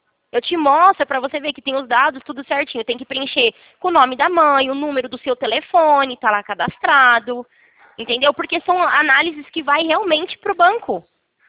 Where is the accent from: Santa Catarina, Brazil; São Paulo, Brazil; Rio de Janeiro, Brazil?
São Paulo, Brazil; now in Presidente Prudente, Brazil; nascida e criada em São Paulo